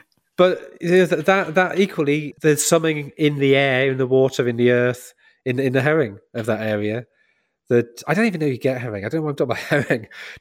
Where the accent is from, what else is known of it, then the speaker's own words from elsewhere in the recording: North East England, United Kingdom; I'm from the Northeast. I feel more Northeastern than I feel English.